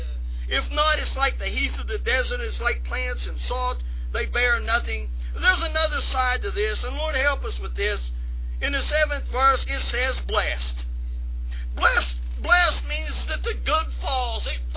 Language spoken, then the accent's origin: English; West Virginia, United States; because he was from West Virginia and I was from West Virginia, and I liked the outdoors